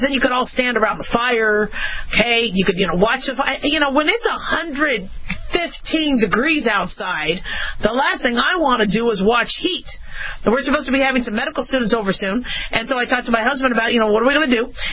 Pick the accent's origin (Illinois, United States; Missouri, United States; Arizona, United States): Arizona, United States; Phoenix; also born or lived in Los Angeles, United States; Remember, I was born in L.A., so, you know, would see rain. And then when I grew up in Phoenix, it was just, you know, you saw a lot of suns.